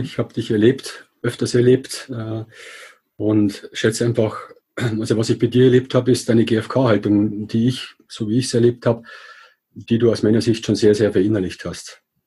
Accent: Regensburg, Bavaria, Germany; ich komme aus Regensburg

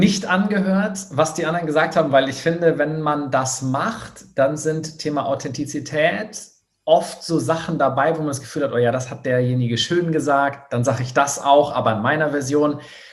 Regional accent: Schleswig-Holstein, Germany; Also ich komme aus der Landwirtschaft, ich bin auf dem Demeter-Bauernhof hier oben in Schleswig-Holstein groß geworden.

